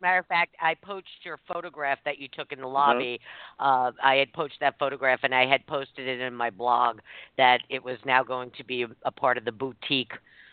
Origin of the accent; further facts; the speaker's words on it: New York City, New York, United States; historically speaking, you know, where I grew up in New York, you know, it was the rundown neighborhoods that nobody wanted to be